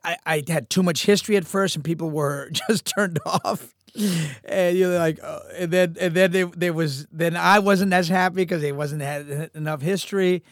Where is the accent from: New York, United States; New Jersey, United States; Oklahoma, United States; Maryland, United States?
New York, United States; Jackson Heights; Yeah, I grew up in Jackson Heights, Queens. Yeah. My mom stomped for her.